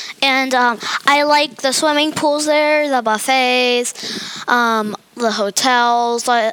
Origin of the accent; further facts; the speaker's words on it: Las Vegas, Nevada, United States; from Las Vegas, and I'm signing out.